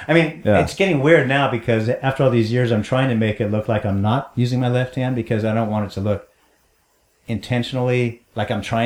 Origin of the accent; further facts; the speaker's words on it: San Francisco, California, United States; born there; I was born in the Haight in San Francisco in 1951.